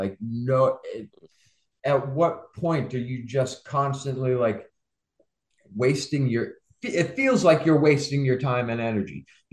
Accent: Nashua, New Hampshire, United States; Our area in town, we're from Nashua, New Hampshire.

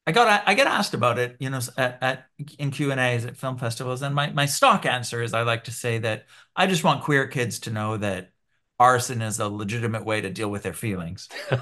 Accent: Canada; now in Montreal, Canada; I'm living here in Montreal now, giving that a go, even though my French is not what it should be as a Canadian

